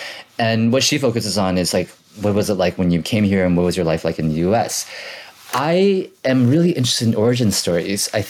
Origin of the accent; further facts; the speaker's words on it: Hong Kong; But it's like, growing up in Hong Kong, there's a large Filipino population.